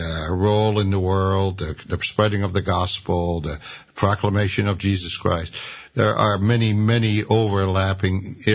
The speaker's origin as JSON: {"language": "English", "country": "Canada", "moved": "as an adult", "said": "I came originally from Canada and came to Grand Rapids to study for the ministry."}